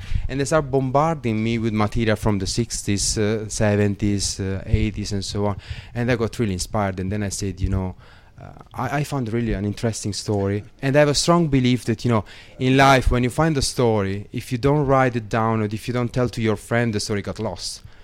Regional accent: Bari, Apulia, Italy; I'm Italian, I come from Bari, a city very close to where Natuzzi is from

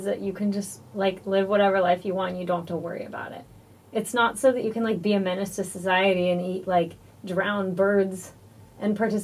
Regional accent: Oregon, United States; I met the owner of a bar from, like, my hometown in Oregon.

